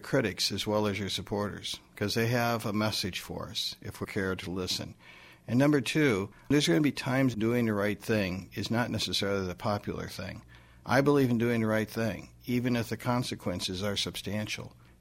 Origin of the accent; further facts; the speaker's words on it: Freeport, United States; I've worn a lot of hats, but my heart has always remained with my hometown, Freeport, and I want the very best for it.